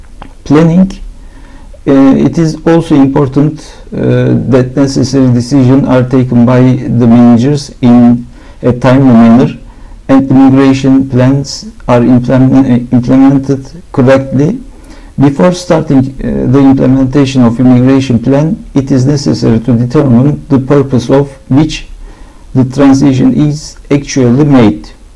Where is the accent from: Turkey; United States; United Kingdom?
Turkey; Istanbul; I am from Istanbul.